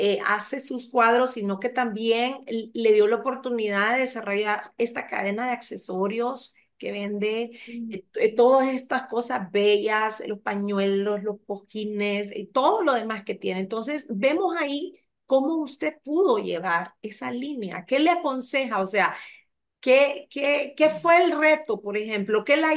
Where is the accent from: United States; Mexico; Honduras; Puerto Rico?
Honduras; tenemos ese pensamiento tan mediocre de que no nos valoramos nosotros mismos como hondureños